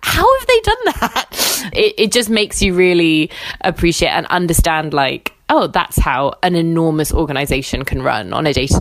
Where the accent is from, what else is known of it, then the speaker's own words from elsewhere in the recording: Sarasota, Florida, United States; So we lived in a small town called Sarasota.